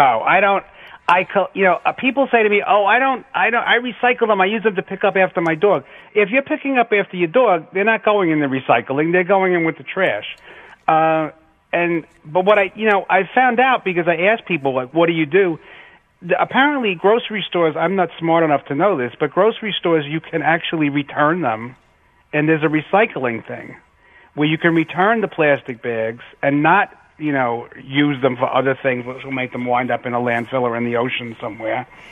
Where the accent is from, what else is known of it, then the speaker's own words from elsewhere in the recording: Queens, New York, United States; I grew up in Queens.